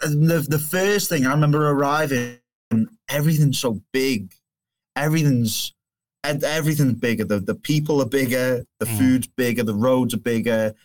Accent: Liverpool, North West England, United Kingdom; journalism student from the UK, but I mean, I'm a practicing journalist. I'm from Liverpool originally, but I'm currently on a year abroad at the University of Oklahoma. So this is my first time in the US

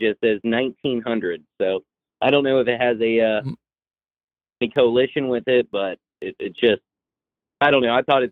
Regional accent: Florida, United States; now in Savannah, United States; No, I don't. I'm from Florida. I live in Savannah, bro.

